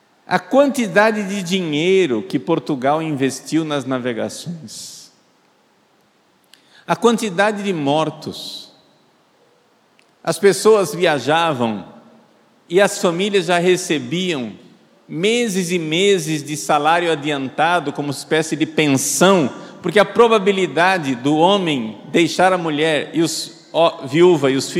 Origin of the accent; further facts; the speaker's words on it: Recife, Pernambuco, Brazil; eu devo ter aí na minha origem, tem sangue português, tem sangue espanhol, porque eu sou de lá de Recife, do Recife, tem sangue holandês, provavelmente também deve ter sangue negro, deve ser sangue indígena.